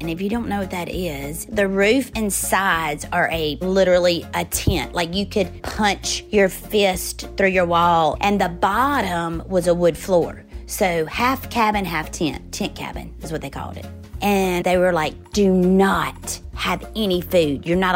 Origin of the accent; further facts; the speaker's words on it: the South, United States; So we got there, and I grew up in the South.